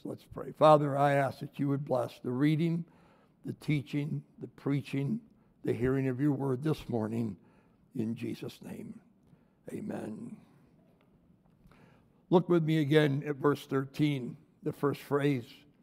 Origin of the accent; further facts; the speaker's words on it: Detroit, Michigan, United States; as you travel around the world and you tell someone you're from Detroit